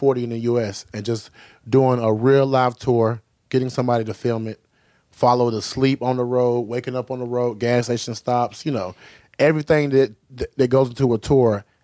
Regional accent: Southern Pines, North Carolina, United States; I'm from Southern Pines, North Carolina, not a big city, small town.

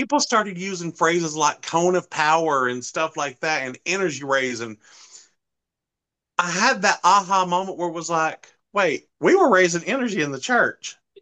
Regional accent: the South, United States; and I'm from the South, that's how we pronounce stuff. We don't pronounce it right, I know.

